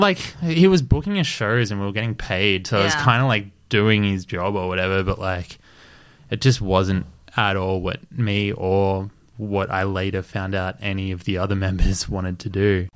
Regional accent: New South Wales, Australia; But, you know, when growing up in the Central Coast

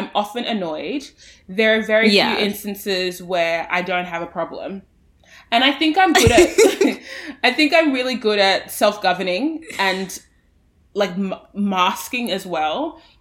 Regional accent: Australia; I am the Australian voice on the show.

